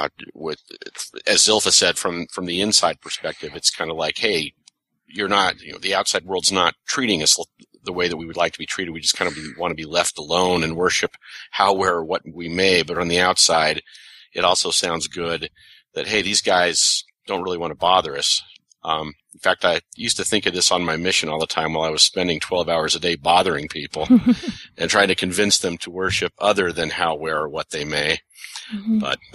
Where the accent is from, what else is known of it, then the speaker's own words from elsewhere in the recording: Utah, United States; And I grew up in Utah, by the way